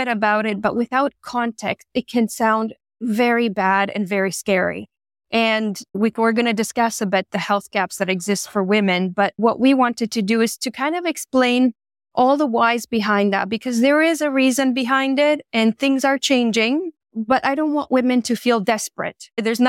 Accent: Canada; moved away as an adult; also born or lived in France; I'm Canadian, but I've moved out of Canada a long time ago after school. I moved to France. I was working there for 6 years. And I've been in Asia for about 13 years now.

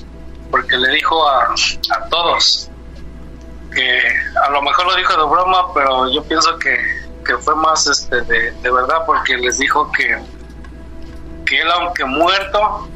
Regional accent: Tecozautla, Hidalgo, Mexico; porque soy de un pueblito en Tecozautla.

